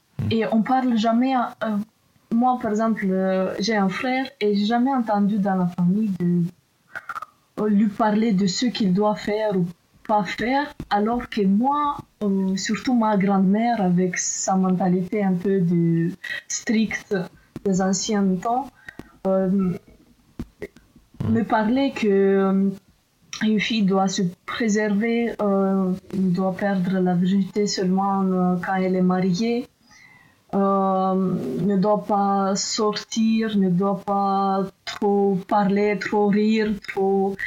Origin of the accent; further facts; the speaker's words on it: Moldova; French is a second language; now in France; Moi, je viens de la Moldavie, pays de l'Est